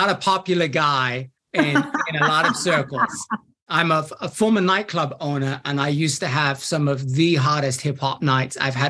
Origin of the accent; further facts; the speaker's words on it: England, United Kingdom; I can use the fact that I'm English to get away with a lot of things